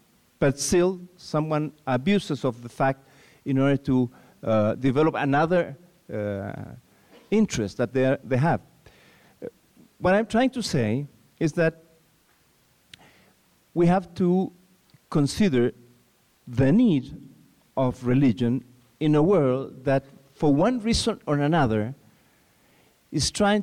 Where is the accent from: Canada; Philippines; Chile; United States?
Chile; I'm a senator from Chile.